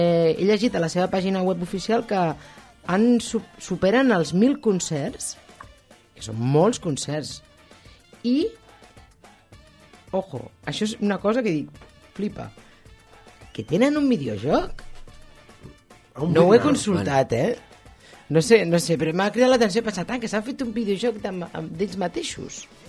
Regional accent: Barcelona, Catalonia, Spain; com jo soc de Barna, doncs clar, Montcada i Reixac com que m'ha quedat a prop, eh?

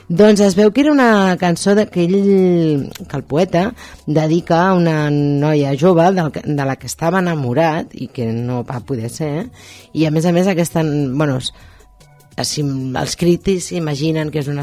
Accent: Esplugues de Llobregat, Catalonia, Spain; al costat del meu poble, perquè jo soc d'Esplugues

